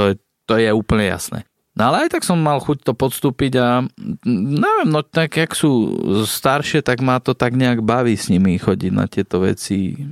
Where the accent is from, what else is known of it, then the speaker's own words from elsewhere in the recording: Trnava, Trnava Region, Slovakia; u nás doma v Trnave